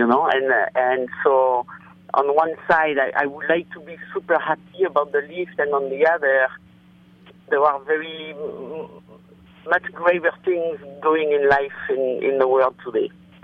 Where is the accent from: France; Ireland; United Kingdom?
France; English is a second language; I was born in France and I'm French.